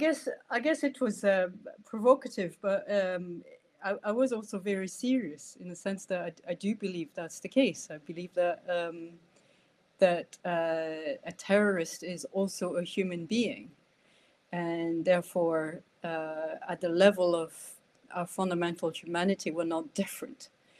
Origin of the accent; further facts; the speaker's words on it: France; English is a second language; also born or lived in Ireland; now in Scotland, United Kingdom; when people wonder where I'm from, they usually locate me in the Netherlands. But I'm from France originally. And before I came to Scotland, I was in Ireland, and I picked up some of my accent there.